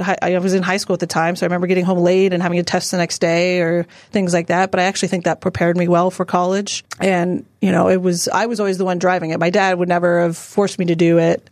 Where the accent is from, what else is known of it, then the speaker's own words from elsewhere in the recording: Canada; Growing up in Canada playing sports